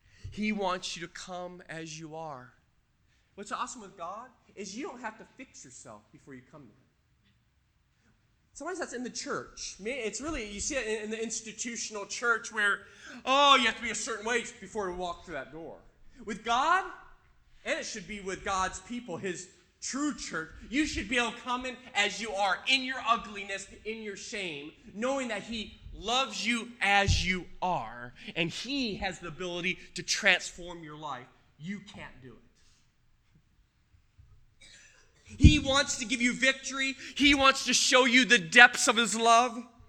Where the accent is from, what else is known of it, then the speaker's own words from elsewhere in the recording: Valley Station, Kentucky, United States; I'm from Kentucky, from Valley Station, and I can't get out of this cycle of defeat in my life.